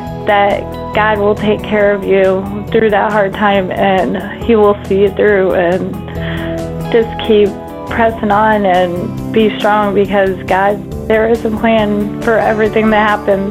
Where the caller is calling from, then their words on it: Harrisonville, Missouri, United States; I'm calling from Harrisonville, Missouri.